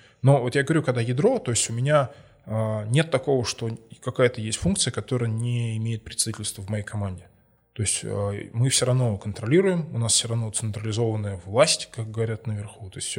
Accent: Moscow, Russia; я вот родился в Москве и вырос, и живу здесь, и не планирую пока никуда отсюда деваться

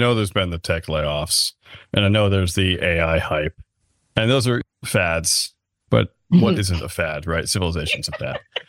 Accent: Scotland, United Kingdom; The Scots? I'm Scottish. Does that make me indigenous?

